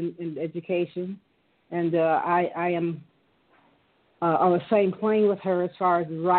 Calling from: Atlanta, Georgia, United States; I'm calling from Atlanta.

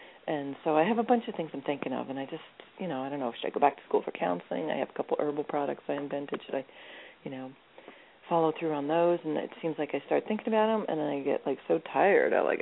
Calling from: Pennsylvania, United States; Well, Pennsylvania.

